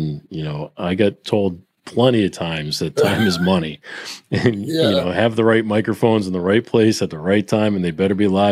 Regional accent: Boston, Massachusetts, United States; I grew up in Boston, and I worked in Boston and New York

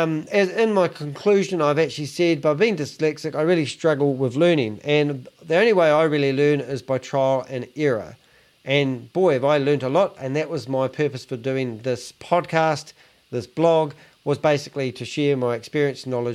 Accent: Christchurch, Canterbury, New Zealand; used to have meetings in the morning, 7:30 and 9:30 in the morning, in different bars and cafes in my hometown, Christchurch.

